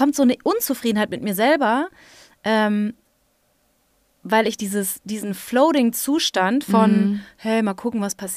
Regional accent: North Rhine-Westphalia, Germany; Bei uns zum Beispiel im Pott, also ich komme aus dem Münsterland oder Westfalen, aber es ist sehr nah am Pott

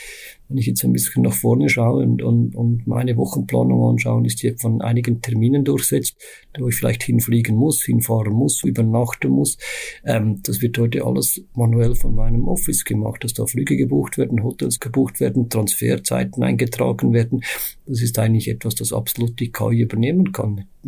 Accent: Switzerland; als Schweizer

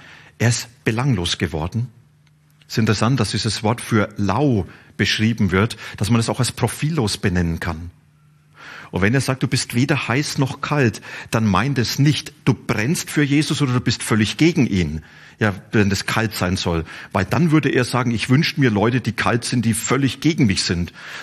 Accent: Bavaria, Germany; Ich komme aus Franken. Und in Franken gibt's ein Wort, das heißt passt schon.

